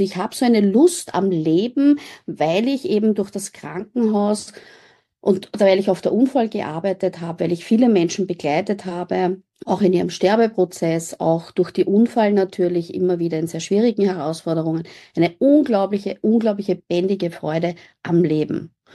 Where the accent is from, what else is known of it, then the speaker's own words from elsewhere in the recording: Lower Austria, Austria; Ich bin jetzt 50. Bin aus Niederösterreich